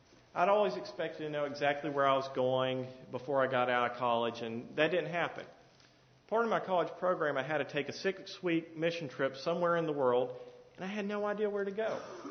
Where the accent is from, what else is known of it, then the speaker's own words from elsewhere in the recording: Winston-Salem, North Carolina, United States; Now, growing up in North Carolina and Winston, there's a couple hundred thousand people in Winston.